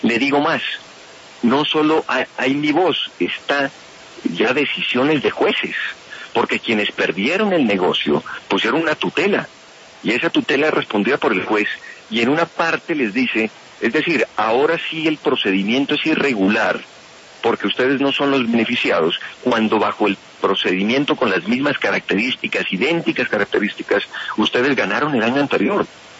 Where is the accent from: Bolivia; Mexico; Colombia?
Colombia; Nariño; lo que pasó en el departamento de Nariño después de volver a mi tierra después de 20 años